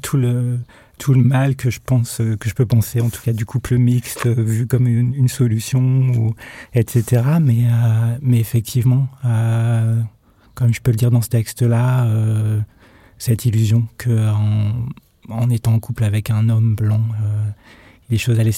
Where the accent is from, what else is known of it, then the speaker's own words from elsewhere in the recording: Hauts-de-France, France; j'ai pas vécu dans un environnement où je pouvais vraiment oublier que j'étais noire. J'ai grandi dans le Nord-Pas-de-Calais, donc je suis né dans les années 70